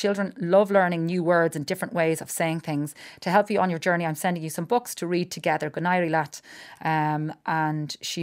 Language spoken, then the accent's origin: English; Ireland; And you see, this is what we do as Irish people.